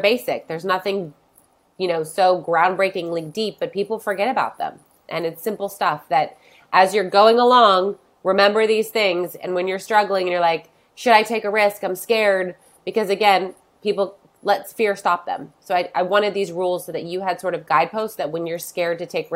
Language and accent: English; San Diego, California, United States; I grew up in San Diego.